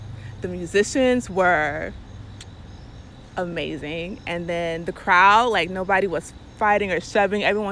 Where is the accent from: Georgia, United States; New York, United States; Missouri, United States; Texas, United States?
Georgia, United States; Lawrenceville; I'm originally from Lawrenceville, Georgia. I teach dance at a high school in Lower Manhattan.